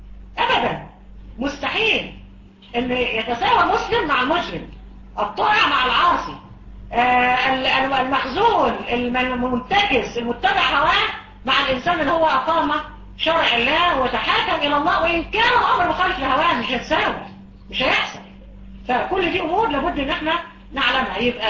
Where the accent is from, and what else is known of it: Egypt